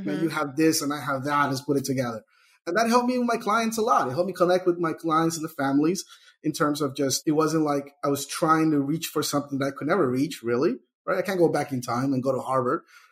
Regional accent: El Salvador; now in United States; So I'm from El Salvador. I was born there. I'm the oldest of three.

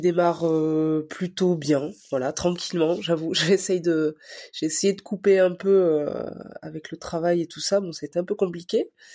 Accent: Chamonix, Auvergne-Rhône-Alpes, France; also born or lived in Bordeaux; j'ai grandi à Chamonix, donc j'ai commencé par le ski de fond. Voilà, donc sport études ski de fond, je suis revenu sur Bordeaux au moment du lycée

